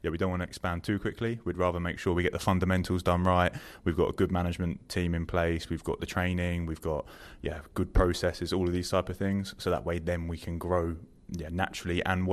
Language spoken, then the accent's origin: English; Maidstone, South East England, United Kingdom; So yeah, we're both actually from Maidstone, always have been. I was originally from Harwicham